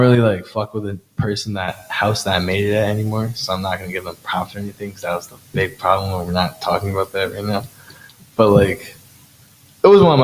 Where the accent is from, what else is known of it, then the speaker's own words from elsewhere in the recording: Jamaica; also born or lived in United Kingdom; And I know I'm Jamaican, so like I'm Jamaican and British.